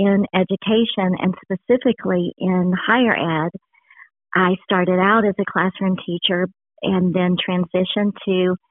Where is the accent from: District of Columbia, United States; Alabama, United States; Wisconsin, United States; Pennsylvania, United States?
Alabama, United States; I returned to South Alabama, which is my home. I was born in Covington County